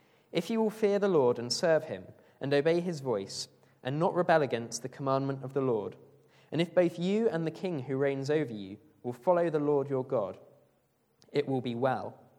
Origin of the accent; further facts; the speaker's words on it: Bournemouth, South West England, United Kingdom; If you haven't met me before, I'm from Bournemouth.